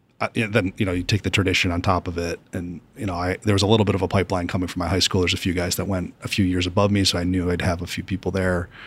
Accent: Cleveland, Ohio, United States; So just quick background, you know, I'm from Cleveland originally, West Side.

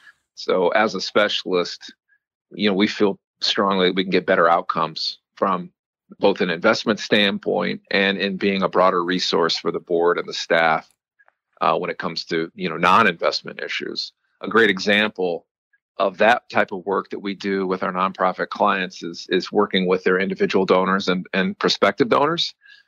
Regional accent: Fort Wayne, Indiana, United States; So I grew up in Fort Wayne. I'm a native Hoosier.

